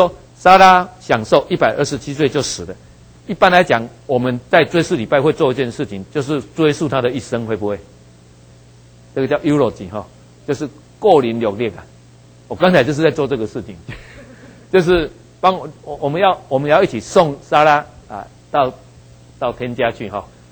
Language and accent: Chinese; Taiwan; 我是台湾人，咱的诗啦，我们的诗很少用这样，因为我们常常是用韵